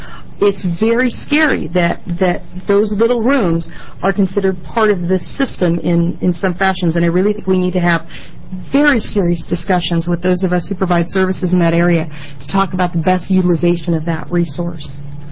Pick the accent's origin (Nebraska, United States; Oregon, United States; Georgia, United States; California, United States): Oregon, United States; You know, I'm from Central and Eastern Oregon, as you heard.